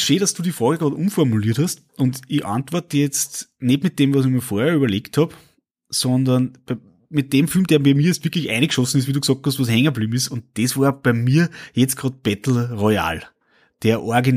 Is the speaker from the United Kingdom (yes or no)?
no; Austria; für mich als Österreicher, als Europäer